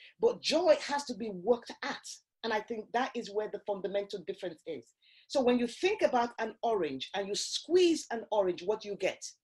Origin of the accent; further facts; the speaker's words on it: Nigeria; my experience in growing up in Nigeria, in Africa.